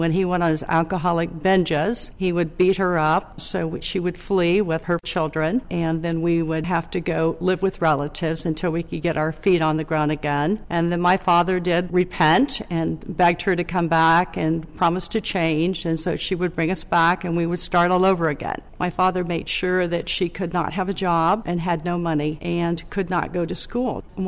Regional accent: St. Petersburg, Florida, United States; born there; I was born in St. Petersburg, Florida.

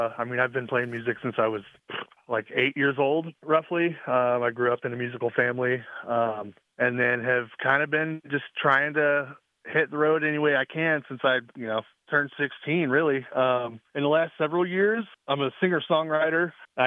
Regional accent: Carmi, Illinois, United States; So I grew up in Carmi, Illinois, southeastern Illinois. About 45 minutes from Evansville, Indiana.

